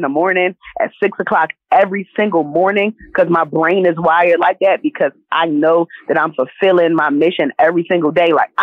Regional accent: Jamaica; I'm Jamaican. I like food.

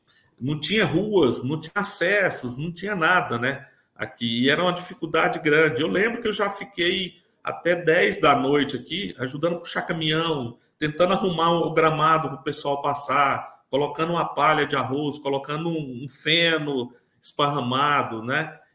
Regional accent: Porangatu, Goiás, Brazil; now in Rio Verde, Brazil; eu não sou natural aqui de Rio Verde, eu sou natural de Porangatu, que fica a 100 quilômetros do Tocantins, sabe? Morava em fazenda e tudo

